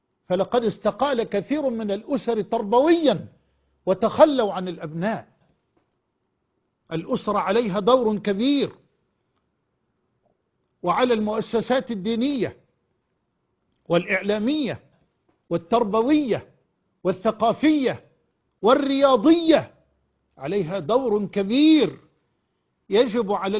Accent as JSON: {"language": "Arabic", "country": "Egypt"}